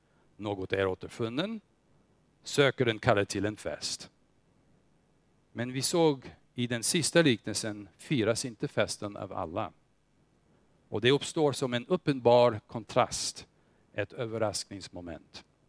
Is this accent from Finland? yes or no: no; Småland, Sweden; Vi är inte dumma. Vi är ju smålänningar.